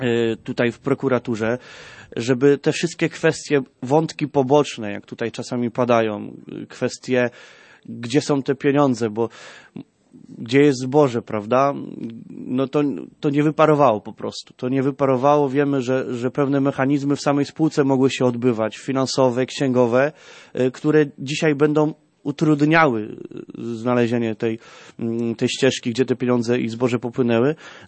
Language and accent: Polish; Chełmża, Kuyavian-Pomeranian Voivodeship, Poland; ja akurat pochodzę tutaj z miasta Chełmży